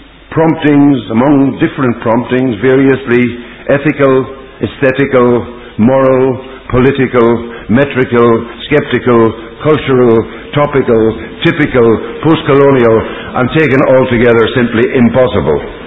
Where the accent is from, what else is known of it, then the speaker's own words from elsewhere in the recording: Northern Ireland, United Kingdom; moved away; this was certainly corroborated by the experience of having been born and brought up in Northern Ireland and having lived with that place, though not in it, for the last quarter of a century.